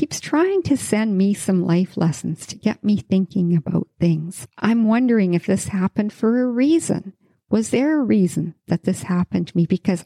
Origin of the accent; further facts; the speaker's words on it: Yukon, Canada; yeah, I was born and raised in the Yukon, and the Yukon Territory here in Western Canada is one of the most beautiful places you can ever go to.